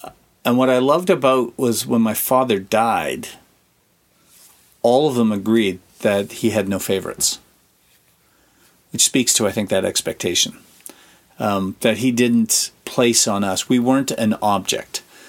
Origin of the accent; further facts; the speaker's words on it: Northern Ireland, United Kingdom; I'd never articulated it to him because we're Northern Irish, so we wouldn't actually talk.